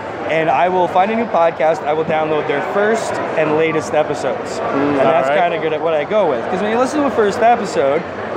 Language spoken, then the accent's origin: English; Toronto, Ontario, Canada; Last week, I'm from Toronto.